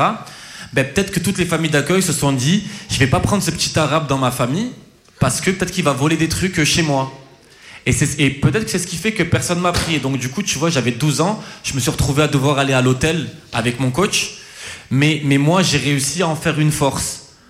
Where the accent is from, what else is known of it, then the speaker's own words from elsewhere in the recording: France; born there; Donc moi, je suis d'origine tunisienne, hein, je suis né en France. Alors je suis français, mais mes parents, ils sont originaires de Tunisie.